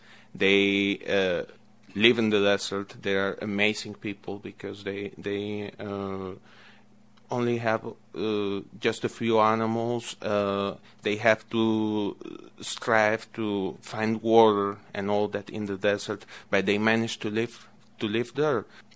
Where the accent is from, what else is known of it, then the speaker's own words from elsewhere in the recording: Cali, Valle del Cauca, Colombia; English is a second language; moved away as an adult; also born or lived in Bogotá; So I was born in Bogota, Colombia. That's the capital city of my country. I lived there for 14 years and then moved to Cali, which is a city that is to the west, southwest of Colombia.